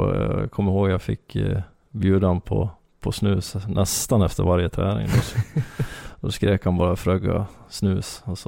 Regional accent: Ludvika, Dalarna County, Sweden; jag kommer ju från Ludvika och började min hockey där

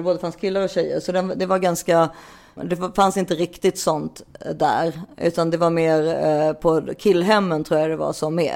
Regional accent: Stockholm, Stockholm County, Sweden; jag kom från Stockholm, så på den tiden var det exotiskt att vara från en storstad och gå på Lundsberg.

